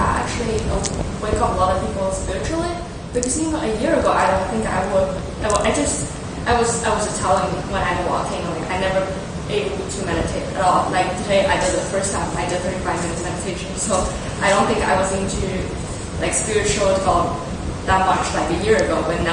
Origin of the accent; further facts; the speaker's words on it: China; and I'm originally from China, so China kind of closed up.